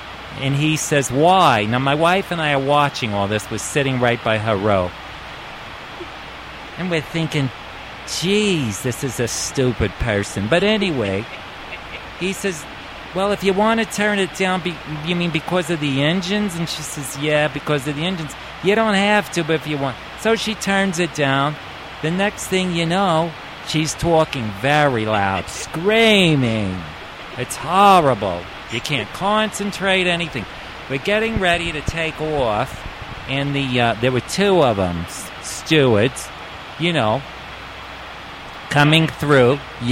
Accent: New York, United States; I am from New York.

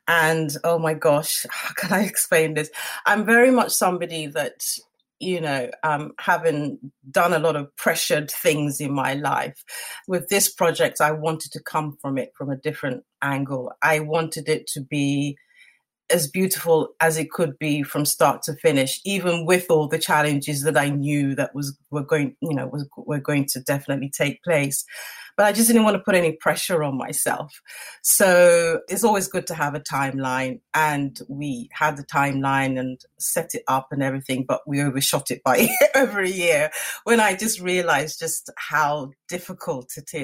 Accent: Nigeria; I'm originally from Nigeria, so it's from the Igbo tribe.

